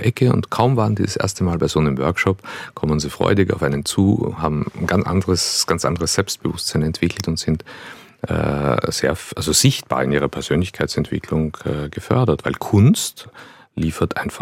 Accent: Austria; Naja, so das bisschen das Heimweh als Österreicher, das plagt einem schon ständig

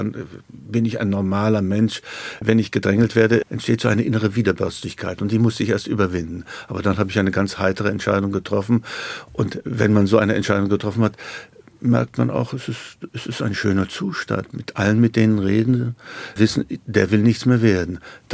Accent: Thuringia, Germany; bin in Südthüringen aufgewachsen

